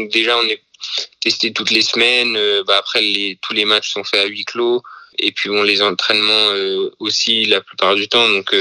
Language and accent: French; Vernon, Normandy, France; born there; Je suis né à Vernon le 2 février 2000